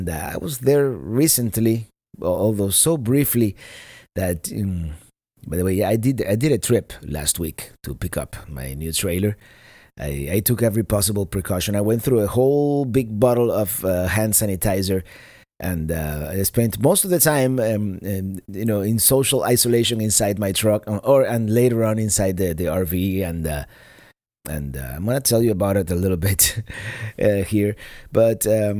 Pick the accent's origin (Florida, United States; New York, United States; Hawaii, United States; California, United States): Florida, United States; Perrine; I grew up in Perrine, Florida, and in the Keys. Well, yeah, Perrine, Florida, that's pretty much my area.